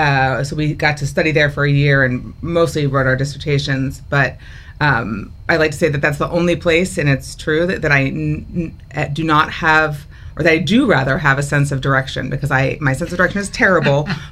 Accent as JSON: {"language": "English", "town": "Baltimore", "region": "Maryland", "country": "United States", "tie": "born or raised there", "said": "So I grew up in Baltimore, went to a private all-girls school, and French was required from first to eighth grade."}